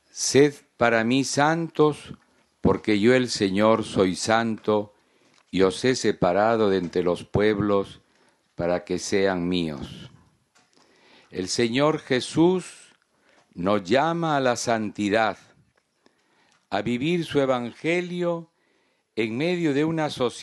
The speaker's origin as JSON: {"language": "Spanish", "country": "Peru", "said": "Quiero en esta meditación traer el testimonio de la primera santa de la América cristiana que nació en mi país."}